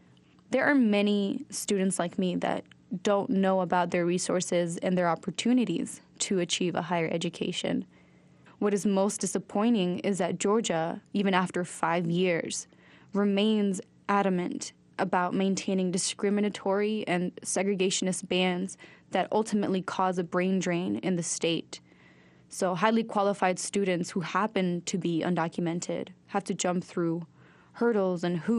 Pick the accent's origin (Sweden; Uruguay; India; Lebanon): Uruguay; now in United States; I was born on February 16th, 1996, in Uruguay.